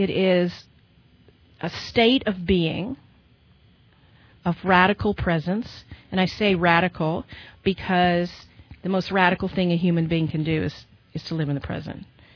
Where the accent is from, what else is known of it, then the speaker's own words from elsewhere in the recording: the South, United States; I grew up in the South. I was lucky enough to have parents who were not racially prejudiced, but I lived in a culture where that was rampant.